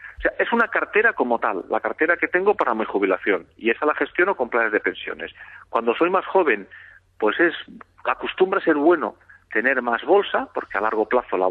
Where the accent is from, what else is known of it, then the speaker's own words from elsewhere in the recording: Spain; Como somos muy españoles